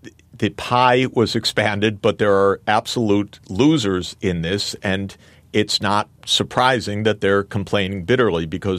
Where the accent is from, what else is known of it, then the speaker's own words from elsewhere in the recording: Michigan, United States; which in my home state of Michigan is a number one issue.